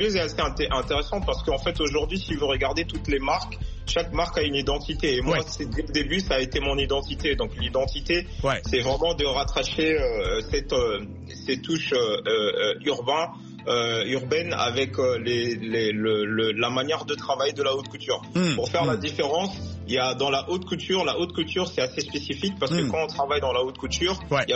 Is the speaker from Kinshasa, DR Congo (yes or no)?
yes; Kinshasa, DR Congo; je suis originaire du Congo Kinshasa, donc j'ai grandi, enfin je suis né au Congo, et j'ai grandi dans une commune, dans une petite ville qu'on appelle Matongé